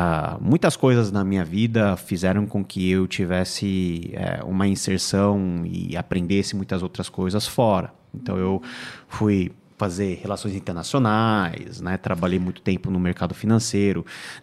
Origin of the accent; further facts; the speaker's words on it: Brazil; born there; E eu nasci aqui, né, no Brasil. Meus pais e os meus avós vieram na década de 70 para tentar uma nova vida.